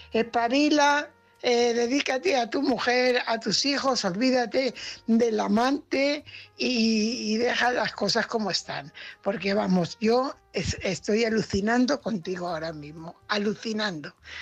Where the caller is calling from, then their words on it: Fuenlabrada, Community of Madrid, Spain; corresponsal de Fuenlabrada.